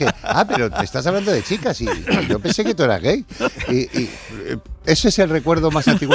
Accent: Cádiz, Andalusia, Spain; Pues aquí estoy, en Cádiz, mi tierra, y feliz de la vida

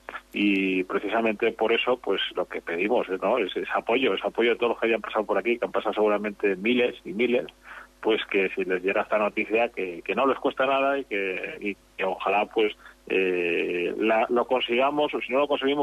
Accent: Ciudad Rodrigo, Castile and León, Spain; sobre todo los que somos de Ciudad Rodrigo, que nadie se quede sin votar

